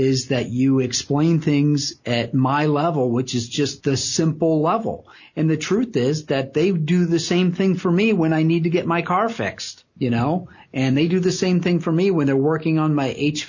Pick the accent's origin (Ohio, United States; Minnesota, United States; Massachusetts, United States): Ohio, United States; Pemberville; I mean, I grew up in Pemberville, Ohio, for God's sakes. You know, it's just not that fancy out there.